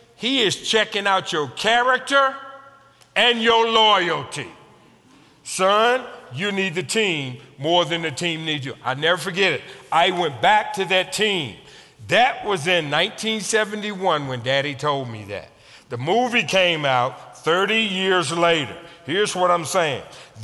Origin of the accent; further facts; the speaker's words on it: United States; where are you from? I said, I'm from America.